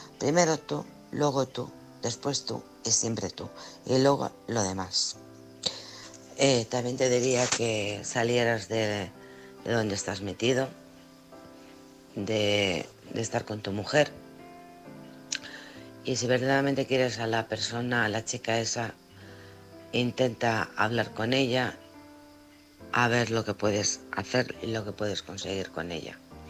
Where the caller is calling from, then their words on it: Alcorcón, Community of Madrid, Spain; de Alcorcón